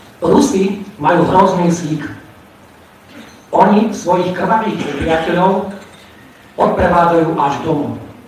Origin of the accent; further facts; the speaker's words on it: Banská Bystrica, Banská Bystrica Region, Slovakia; ja som rodený Banskobystričan, pochádzam z Banskej Bystrice, celý život tu žijem.